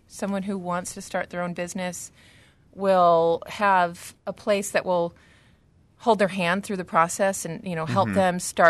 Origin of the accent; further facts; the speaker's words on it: East Lansing, Michigan, United States; also born or lived in New York; I am originally from Lansing, East Lansing area, and I moved to New York and spent about 12 years there going to school and working in the fashion industry